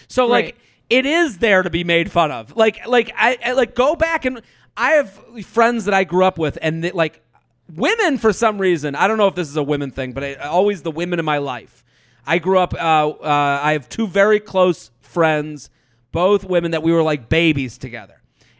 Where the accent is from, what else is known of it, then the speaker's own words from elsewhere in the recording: Massachusetts, United States; I'm from outside of Boston.